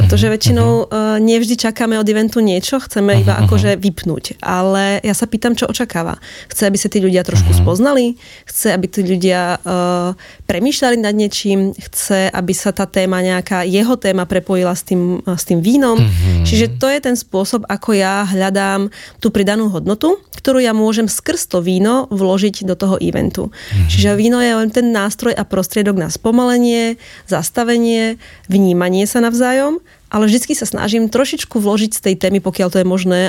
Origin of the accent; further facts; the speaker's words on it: eastern Slovakia, Slovakia; now in Pezinok, Slovakia; ja som z východného Slovenska a tam sa tvrdí, že pijeme iba teda tvrdé a pálenku, ale asi štatisticky to pravda bude, ale postupne som sa dostala na to západné Slovensko, kde som žila a pracovala